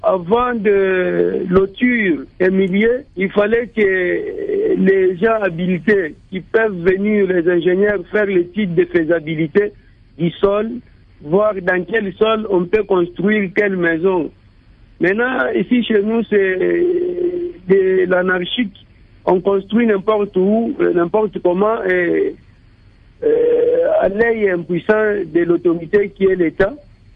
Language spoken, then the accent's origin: French; Kabinda, Lomami, DR Congo; now in Lubumbashi, Democratic Republic of the Congo; Moi, je suis à Lubumbashi, mais je suis de Kabinda, dans le quartier Congo à Kabinda.